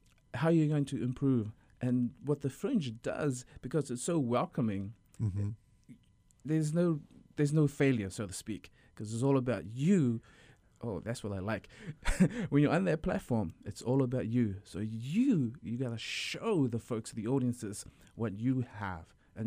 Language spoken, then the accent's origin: English; New Zealand; I grew up in New Zealand and I saw … perform in New Zealand doing a lot of theater stuff.